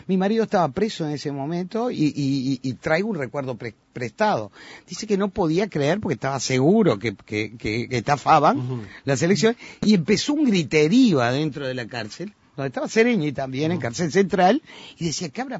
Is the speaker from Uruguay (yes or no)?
yes; Uruguay